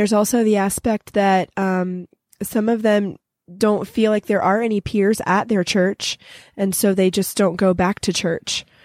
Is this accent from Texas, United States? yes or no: no; Asheville, North Carolina, United States; also born or lived in Florida; And then I was born in Florida, but grew up in Asheville, North Carolina.